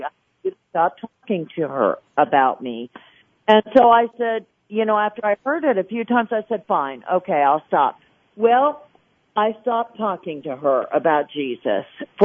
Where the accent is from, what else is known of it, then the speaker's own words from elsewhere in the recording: Newport Beach, California, United States; I ended up moving back to Newport Beach where I was from